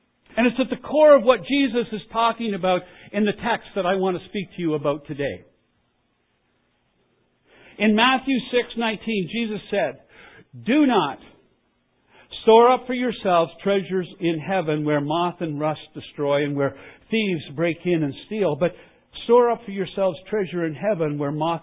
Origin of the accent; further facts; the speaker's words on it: Canada; Even though I am Canadian and have been my entire life